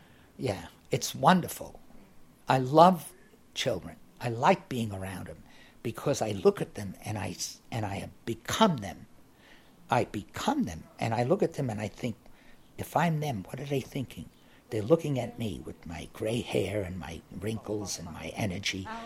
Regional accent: New York City, New York, United States; also born or lived in Boston; I grew up in New York City and Boston and New York, but every summer my mother would take us up to Maine, where all our French-Canadian relatives were.

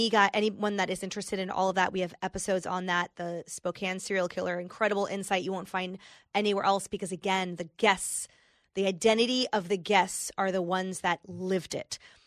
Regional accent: Canada; I grew up in Canada.

